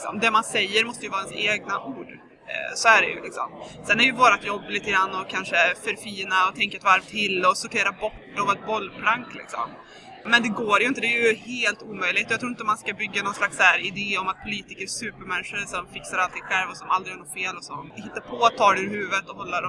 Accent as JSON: {"language": "Swedish", "region": "Värmland", "country": "Sweden", "said": "Jag kommer från Värmland, det kanske hörs på dialekten."}